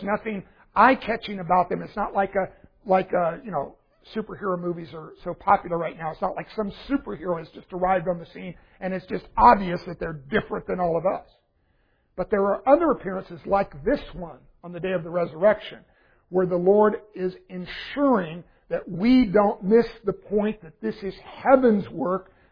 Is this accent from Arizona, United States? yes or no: no; Texas, United States; but I grew up in Texas where lightning was really brilliant and obvious, and there were lots and lots of thunderstorms